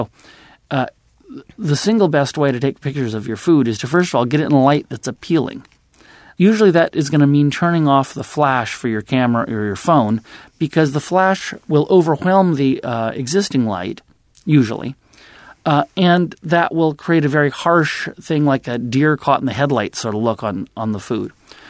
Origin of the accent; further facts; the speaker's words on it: Los Angeles, California, United States; I grew up in Los Angeles.